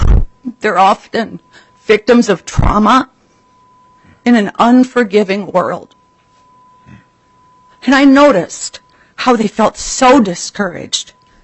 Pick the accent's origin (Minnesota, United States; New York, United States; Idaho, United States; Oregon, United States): Minnesota, United States; Red Wing; I grew up in a rural community and have lived in Red Wing for more than 2 decades.